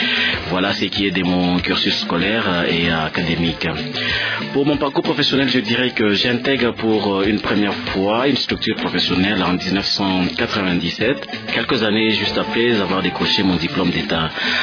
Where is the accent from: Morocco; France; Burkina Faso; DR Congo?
DR Congo; en tant que Congolais, bantou